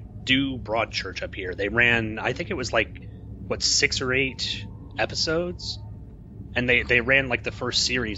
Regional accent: Oklahoma, United States; also born or lived in Kansas; I was born in Kansas, but I've lived pretty much most of my life here in Oklahoma. So I never really picked up any type of specific accent.

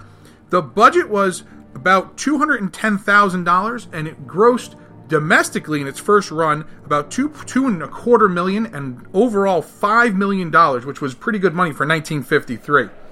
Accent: New York, United States; it being a New Yorker and seeing shots in New York and stuff like that, this thing kind of hits home

